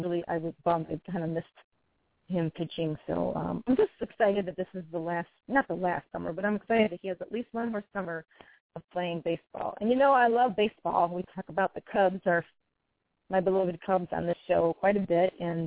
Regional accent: United States; I guess it brings back great memories when I was growing up on the Northwest Side. Going back to my roots, speaking of my roots in Northwest Side, my old high school is giving me, I'm being honored with an award tomorrow

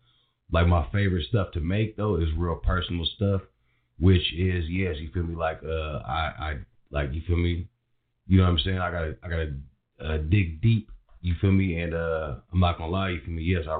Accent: Daly City, California, United States; Because I grew up in Daly City.

